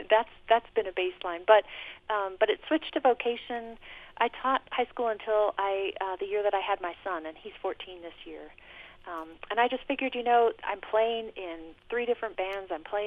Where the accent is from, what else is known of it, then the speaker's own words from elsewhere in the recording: Champaign, Illinois, United States; Yes, I grew up in Champaign and went through all the schools there and went through the university